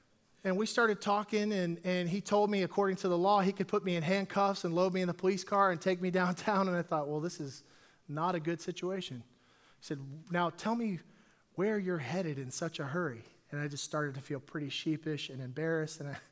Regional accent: Dallas, Texas, United States; And so I'm from Dallas, Texas.

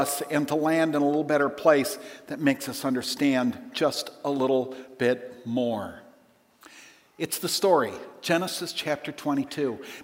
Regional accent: Minnesota, United States; I'm a Minnesota boy. I grew up in Minnesota. I've lived here most all of my life.

